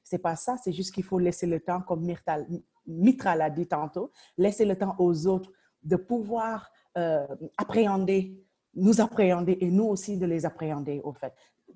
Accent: Senegal; moved away as an adult; now in Canada; je suis originaire du Sénégal. Je suis au Canada depuis 13 ans maintenant. Alors, je suis arrivée à Winnipeg, au Manitoba, dans l'ouest.

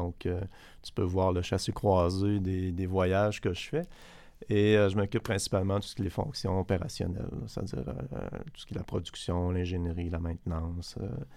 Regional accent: Quebec City, Quebec, Canada; also born or lived in Montreal; Je suis originaire de Québec, en passant, je suis né à Québec. Je suis parti étudier à Montréal

